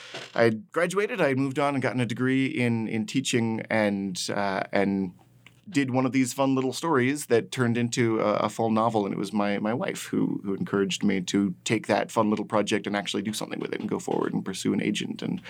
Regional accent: Aloha, Oregon, United States; Yeah, a little town called Aloha, just outside of Beaverton, Oregon, was my hometown. Went to Aloha High School.

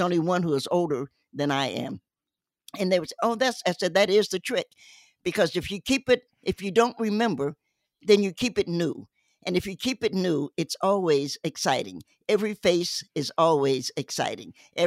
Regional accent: Cincinnati, Ohio, United States; also born or lived in Knoxville; My parents moved to Cincinnati, and they were kind enough to ta

